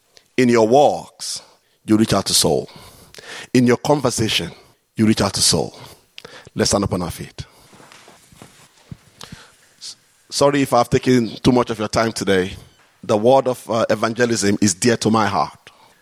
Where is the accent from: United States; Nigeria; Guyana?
Nigeria; That's the problem with being a Nigerian. We got this short fuse.